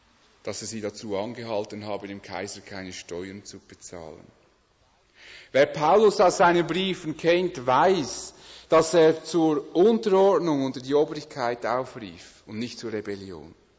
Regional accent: Switzerland; weil wir als Schweizer uns gewohnt sind, dass wir für unser Recht einstehen

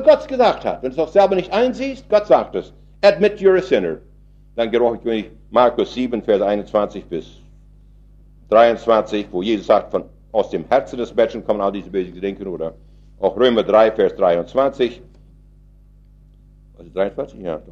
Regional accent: Canada; Ich komme aus Kanada

